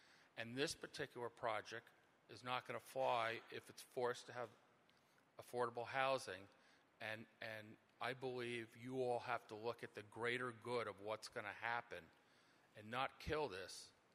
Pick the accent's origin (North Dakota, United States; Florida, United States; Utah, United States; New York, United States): New York, United States; Kingston; I live at 75 Bergerman Street. I was born and raised in Kingston.